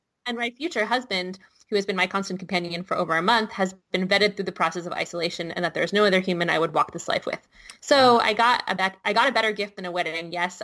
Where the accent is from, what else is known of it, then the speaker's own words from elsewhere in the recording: United States; moved away as an adult; now in London, United Kingdom; Yes, I know I'm jumping ship for another country, but I am still an American.